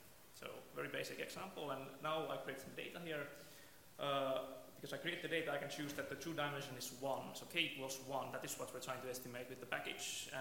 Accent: Finland; from Finland

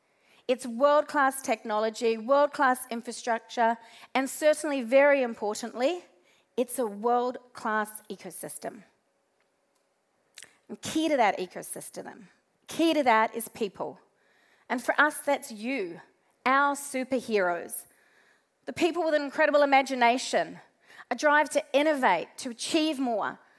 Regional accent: New Zealand; now in Australia; here in Australia and, of course, across the pond in my home country, New Zealand

